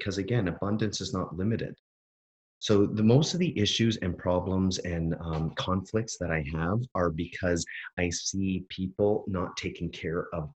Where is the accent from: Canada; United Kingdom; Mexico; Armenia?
Canada; now in United States; being Canadian, like growing up in Canada, I can tell you the general feeling of the country is justice for all